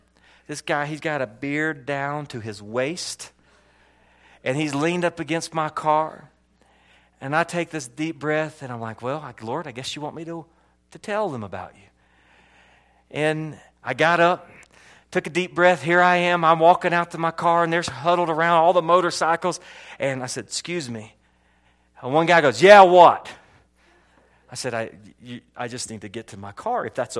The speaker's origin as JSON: {"language": "English", "town": "Fleming Island", "region": "Florida", "country": "United States", "moved": "yes", "lives_now": "Las Vegas, United States", "said": "I'm from Florida originally, came from a place called Fleming Island, never really saw a homeless person, never interacted with anything like that. Then I moved to Vegas, packed our bags, didn't know anyone, moved to Vegas"}